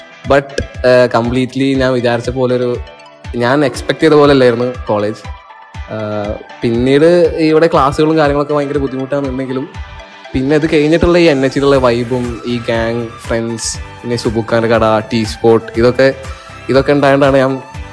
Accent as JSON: {"language": "Malayalam", "town": "Malappuram", "region": "Kerala", "country": "India", "said": "അപ്പം ഞാൻ മലപ്പുറത്തുനിന്നാണ് ശരിക്കും വരുന്നത്."}